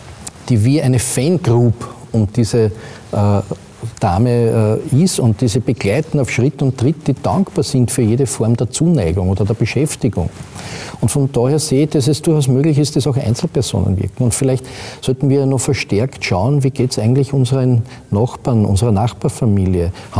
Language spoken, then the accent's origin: German; Austria; Das ist ja bei uns in Österreich ganz anders.